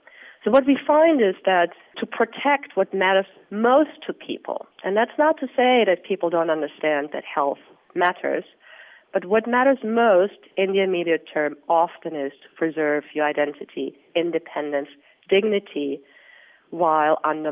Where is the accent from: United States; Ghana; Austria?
Austria; English is a second language; moved away as an adult; you can hear from my accent, I'm neither American nor Australian. I'm from Austria originally.